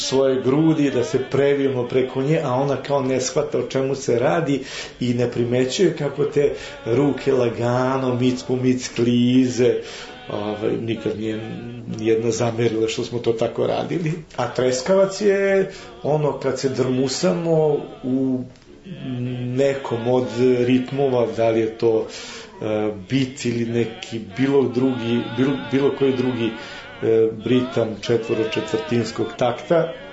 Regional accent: Dobanovci, Vojvodina, Serbia; Odrastao sam u Dobanovcima i na 50 metara od moje kuće se nalazi plesna sala.

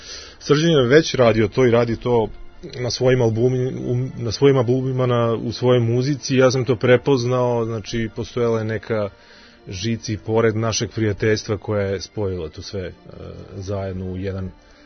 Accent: Skopje, Skopje Statistical Region, North Macedonia; moved away as an adult; Ja sam inače iz Skoplje, iz Makedonije, otišao u Amsterdam da studiram džez kompoziciju i aranžiranje.

